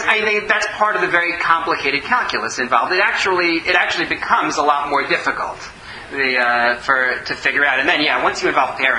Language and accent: English; Northeast, United States; I grew up in the Northeast in the United States.